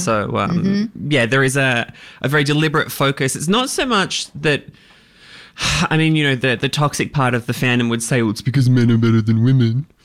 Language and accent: English; Australia; despite the fact they're from America and we're from Australia and very different cultures